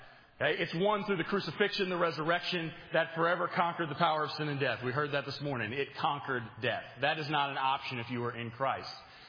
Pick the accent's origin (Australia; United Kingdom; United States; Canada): United Kingdom; England; You know, I'm the English guy, so I got to give you some Shakespeare tonight.